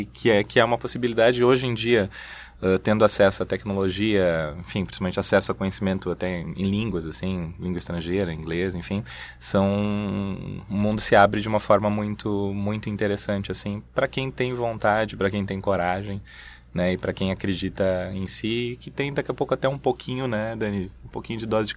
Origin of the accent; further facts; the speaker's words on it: Guarulhos, São Paulo, Brazil; moved away as an adult; eu morei durante 20 anos, 21 anos em São Paulo, nasci em Guarulhos, em São Paulo, me mudei para cá. Agora há 15 anos, né, que eu vivo aqui, minha família é aqui do Sul